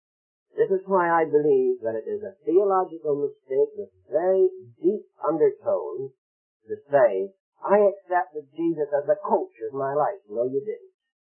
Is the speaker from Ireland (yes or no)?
yes; Ireland; no Jew today is saved merely as a Jew any more than I am saved as an Irishman